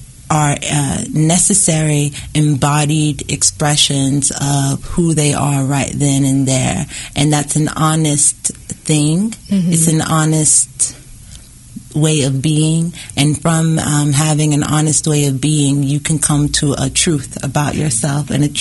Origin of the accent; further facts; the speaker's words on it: St. Louis, Missouri, United States; I grew up in a couple of places, mm-hmm. but I mainly had some of my formative years in arts happened in St. Louis, Missouri.